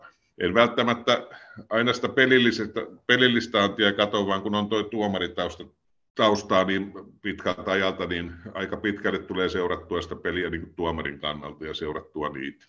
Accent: Seinäjoki, South Ostrobothnia, Finland; born there; itse kun olen syntynyt Seinäjoella

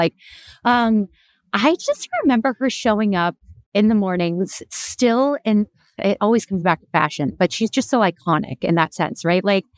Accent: Orlando, Florida, United States; now in Los Angeles, United States; I think mainly because growing up in Orlando, like you really reserved going to the theme parks when you had company in town.

